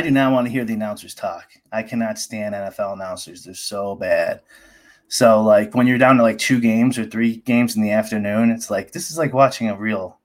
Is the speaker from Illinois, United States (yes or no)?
yes; Chicago, Illinois, United States; I'm not much of a fan, but like, I'm a Chicagoan.